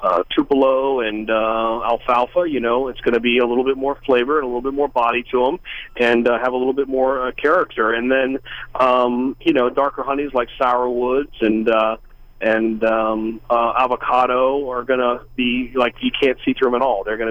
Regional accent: Louisiana, United States; Well, I'm from Louisiana, so it's all about the Saints.

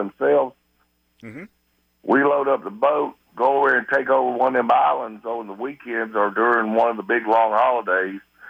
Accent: Knoxville, Tennessee, United States; Well, I grew up in Knoxville, you know, so I fished Cherokee. I grew up on Cherokee

